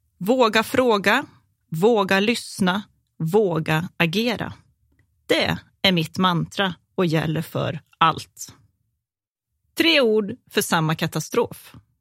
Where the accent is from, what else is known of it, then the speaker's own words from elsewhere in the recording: Kil, Värmland, Sweden; Jag är uppvuxen i Kil med min mamma, pappa och bror.